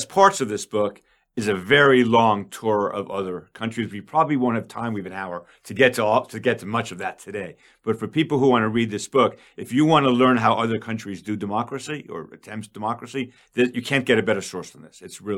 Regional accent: Canada; now in United States; As a Canadian, I can tell you, Canada does not want to attack America. Former Canadian.

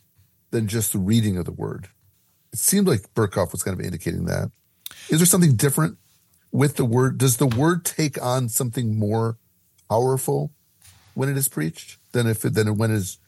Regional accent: Midwest, United States; Hey, whoa. Just back off here, buddy. I'm from the Midwest. We don't do that kind of thing.

